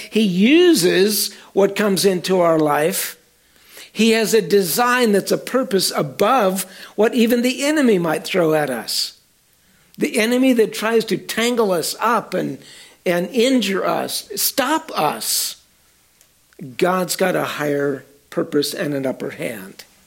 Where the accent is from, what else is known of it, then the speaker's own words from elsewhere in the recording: United States; I'm a rich American. I'm rich because I'm an American.